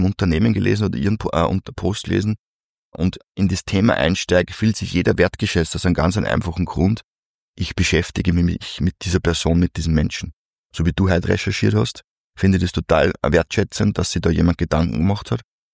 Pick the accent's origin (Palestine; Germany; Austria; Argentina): Austria; Upper Austria; ich rede nicht in Hochdeutsch, weil das ist nicht ich bin Oberösterreicher, ich rede im Dialekt